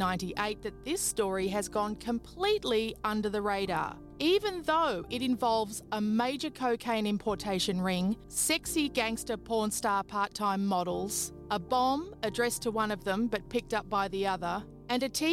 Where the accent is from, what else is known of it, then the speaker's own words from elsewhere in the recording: Queensland, Australia; accent: Queensland; Sorry, that was my Queensland accent.